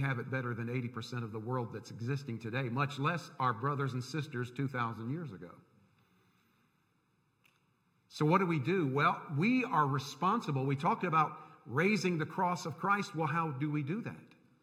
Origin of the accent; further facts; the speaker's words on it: United States; Yes, I'm an American, and I love my country.